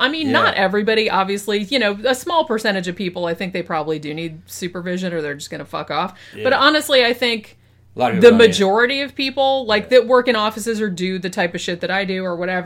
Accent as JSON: {"language": "English", "country": "United States", "said": "it was funnier for me reading it as an American"}